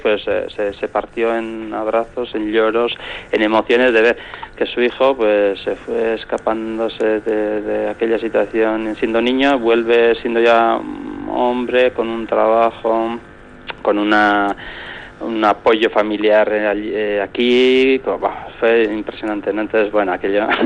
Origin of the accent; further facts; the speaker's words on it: Basque Country, Spain; nosotros, una familia que somos, digamos, vasco-finlandeses, ¿no? Mi mujer es de Finlandia, entonces muy integrados aquí